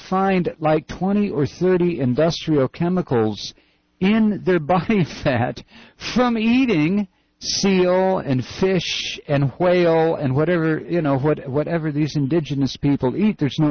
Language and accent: English; Toledo, Ohio, United States; But I grew up here in Toledo, Ohio, which was a city back before it became part of the Rust Belt.